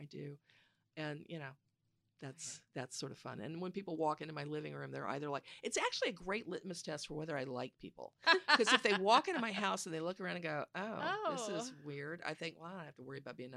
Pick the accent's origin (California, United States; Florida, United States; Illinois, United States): Florida, United States; We were raised in Florida, so we were sort of, you know, baptized in this stuff as children.